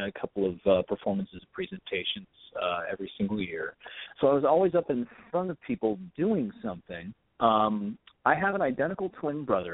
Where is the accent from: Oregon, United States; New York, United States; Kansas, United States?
Oregon, United States; Salem; Man, so I born and raised in Salem, Oregon. Lived there for most of my life.